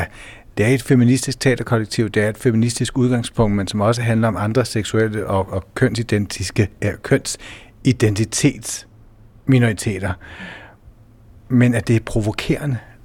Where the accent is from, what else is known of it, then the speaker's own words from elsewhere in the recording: Copenhagen, Capital Region of Denmark, Denmark; altså jeg som europæer, jeg som dansker, jeg som københavner